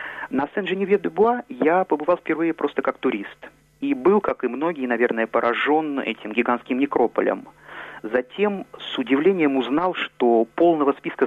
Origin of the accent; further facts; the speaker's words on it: Moscow, Russia; moved away as an adult; now in Geneva, Switzerland; Я москвич. Учился в МГИМО на факультете журналистики, международной журналистики.